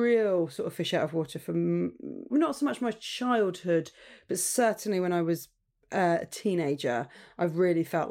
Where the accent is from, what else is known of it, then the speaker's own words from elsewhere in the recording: Portsmouth, South East England, United Kingdom; born there; I was born in Portsmouth.